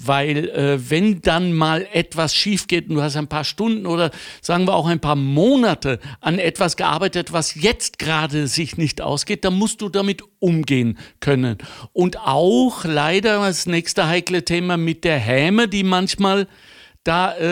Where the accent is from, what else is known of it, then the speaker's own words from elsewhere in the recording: Germany; Das ist auch natürlich meiner Herkunft geschuldet. Ich bin Deutscher